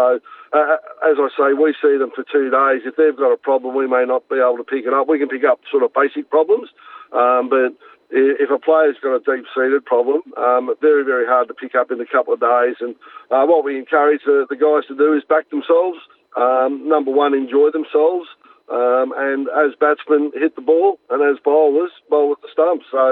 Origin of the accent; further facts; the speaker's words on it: Euroa, Victoria, Australia; born there; I was born in Euroa, and while that was a strong sporting place as such